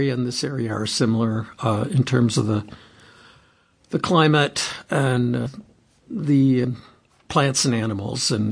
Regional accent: Traverse City, Michigan, United States; I grew up in Traverse City in the northwest part of the Lower Peninsula on the west side of the state. So we had a lot of lake effect snow there.

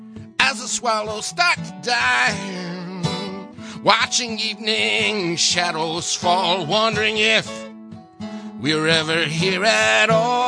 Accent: Philadelphia, Pennsylvania, United States; I grew up in Philly, but I grew up surrounded by a lot of different kinds of music.

